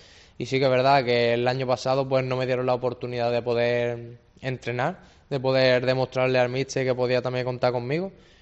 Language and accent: Spanish; Málaga, Andalusia, Spain; yo soy de aquí de Málaga